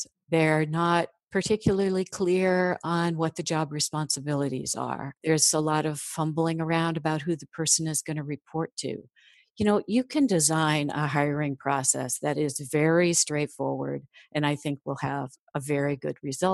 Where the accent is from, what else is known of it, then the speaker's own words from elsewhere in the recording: Midwest, United States; and you know, I'm from the Midwest, so that's going to be my approach